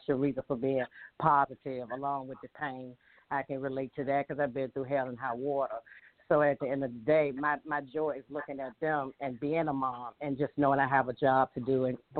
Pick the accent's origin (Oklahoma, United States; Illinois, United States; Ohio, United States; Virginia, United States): Virginia, United States; Richmond; Well, I'm from Richmond, Virginia. I've been singing all my life, basically. Grew up in a church. My grandmother was my inspiration, Pleasant Grove Baptist Church. I come from a musical family background.